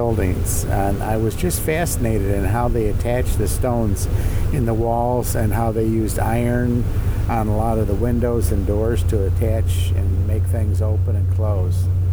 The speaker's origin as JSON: {"language": "English", "town": "Jamestown", "region": "New York", "country": "United States", "said": "from Jamestown, New York."}